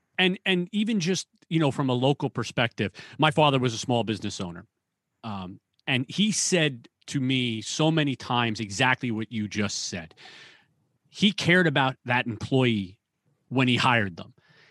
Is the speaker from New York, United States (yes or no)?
yes; Long Island, New York, United States; here on Long Island, I'm a New York guy. I'm from Long Island. The restaurants around here, you're just seeing them close.